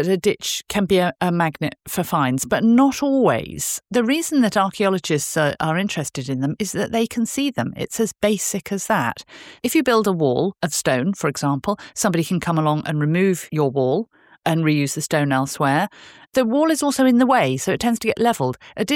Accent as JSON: {"language": "English", "region": "South West England", "country": "United Kingdom", "tie": "born or raised there", "said": "where I grew up in North Somerset. Ditches are actually quite rare there because it's all steep limestone slopes, and so it pretty much drains itself."}